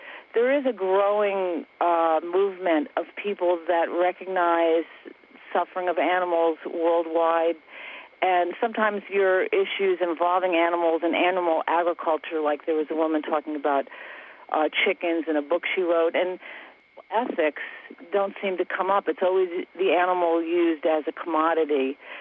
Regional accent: Phoenicia, New York, United States; I'm from Phoenicia, New York.

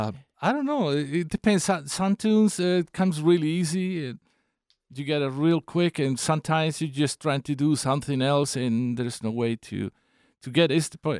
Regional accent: Seville, Andalusia, Spain; Yeah, that's correct. Yeah, I'm from Seville.

